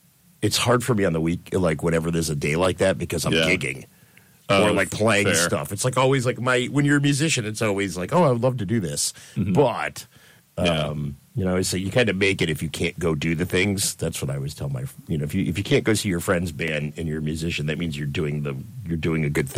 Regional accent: Schenectady, New York, United States; I'm from Schenectady area.

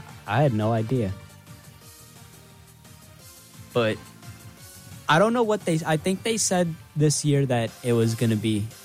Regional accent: Brooklyn, New York, United States; I probably rep him more because I'm from Brooklyn.

